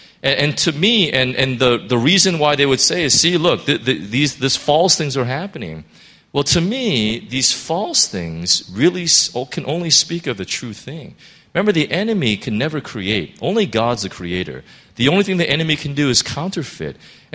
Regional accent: Chicago, Illinois, United States; Our family used to have a crab tree when we grew up in Chicago.

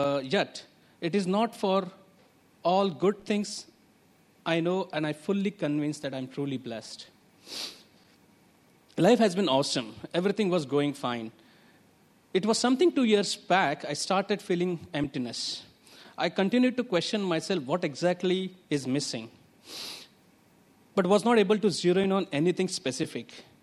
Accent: Mumbai, Maharashtra, India; now in Hong Kong; So I'm from Mumbai and been in Hong Kong for about 9 years.

